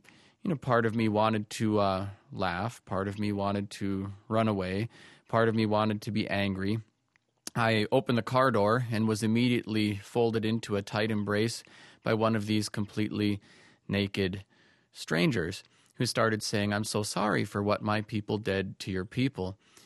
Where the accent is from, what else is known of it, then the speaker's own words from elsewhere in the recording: Bemidji, Minnesota, United States; I grew up in Bemidji, Minnesota, which is located right in between the three largest reservations in the state.